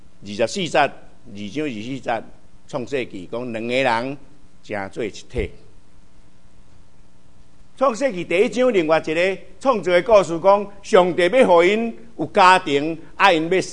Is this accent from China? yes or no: no; Taiwan; 整个古约圣经的国家社会的系统跟我们台湾人很同样